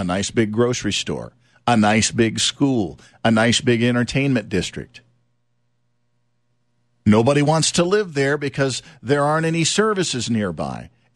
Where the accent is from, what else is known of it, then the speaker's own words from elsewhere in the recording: Louisiana, United States; The little town that I grew up in South Louisiana, thought that the oil industry was going to be there forever.